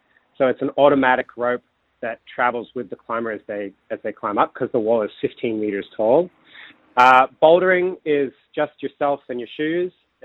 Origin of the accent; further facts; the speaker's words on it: United States; accent: American; now in Australia; I've been here for a while. I just can't get rid of my American accent, unfortunately.